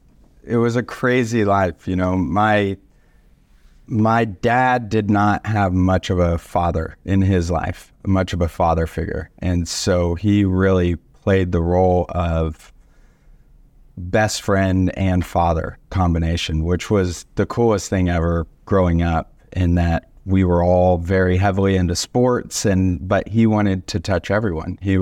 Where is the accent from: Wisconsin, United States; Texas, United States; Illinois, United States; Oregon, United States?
Texas, United States; I'm from the Dallas-Fort Worth area, and now I live over in East Dallas